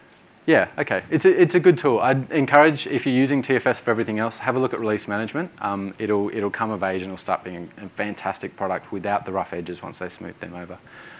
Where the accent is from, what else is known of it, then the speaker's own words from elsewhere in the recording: Brisbane, Queensland, Australia; it's born and bred in Brisbane, where I'm from